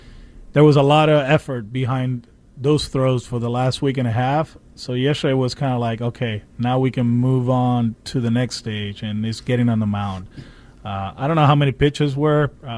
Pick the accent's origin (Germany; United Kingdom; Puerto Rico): Puerto Rico; Caguas; I'll be in Caguas back home just with the kids and doing other stuff in my hometown.